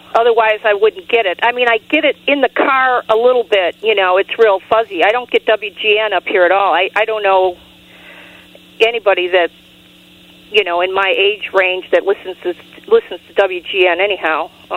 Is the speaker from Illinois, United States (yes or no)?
yes; Illinois, United States; moved away; No, I'm originally from Chicago suburbs, and then I moved up here about 11 years ago.